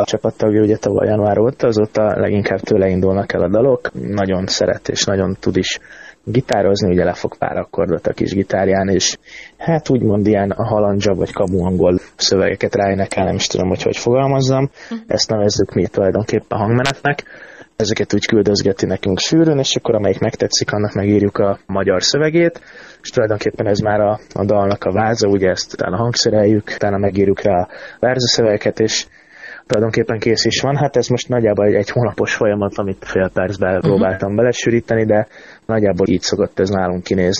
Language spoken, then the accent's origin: Hungarian; Tatabánya, Komárom-Esztergom, Hungary; én pedig Tatabányai vagyok